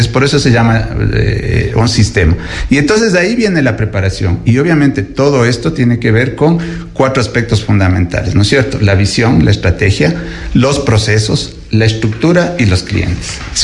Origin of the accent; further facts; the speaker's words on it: Ecuador; también somos así, el ecuatoriano tendemos a hacer las cosas negativas